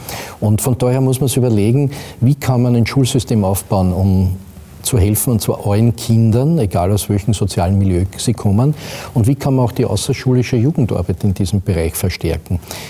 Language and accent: German; Austria; Das ist ja bei uns in Österreich ganz anders.